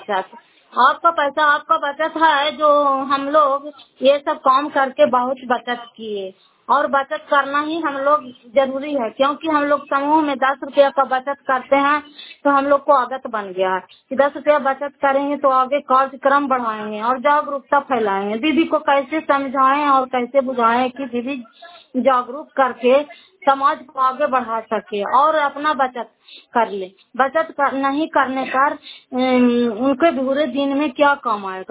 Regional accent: Bihar, India; सुना घर फतेहपुर पंचायत मकरौता जिला नालंदा कराचरा निवासी हूँ

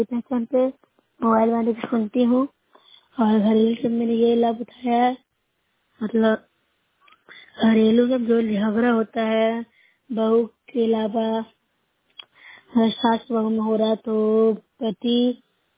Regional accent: Nursarai, Bihar, India; मैं नूरछड़ा प्रखंड से हूँ, जिला नालंदा की निवासी हूँ।

